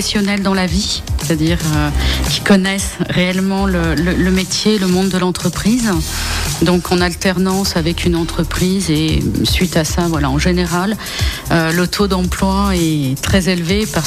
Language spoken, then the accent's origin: French; Île-de-France, France; Région parisienne, Val d'Oise.